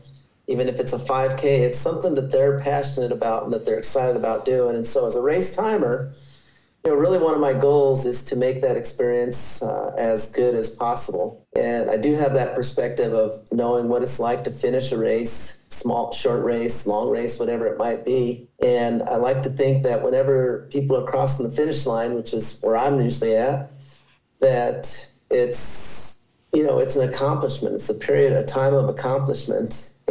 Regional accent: Alamosa, Colorado, United States; you know, I grew up right in Alamosa and spent a lot of years running up and down the roads right there and along the Rio Grande River.

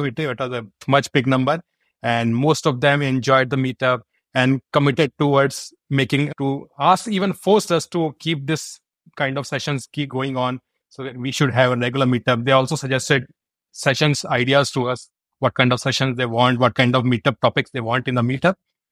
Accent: Ajmer, Rajasthan, India; I am from Ajmer, Rajasthan

